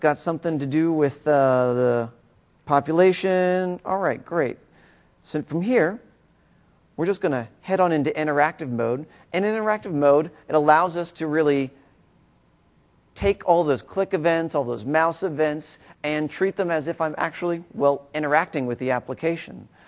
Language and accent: English; Gulf Breeze, Florida, United States; my hometown of Gulf Breeze, Florida has got a lot of water.